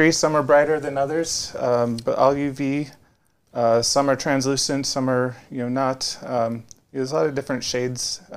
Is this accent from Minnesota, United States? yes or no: yes; Minnesota, United States; I grew up in Minnesota, so I don't have that awesome story that so many of us have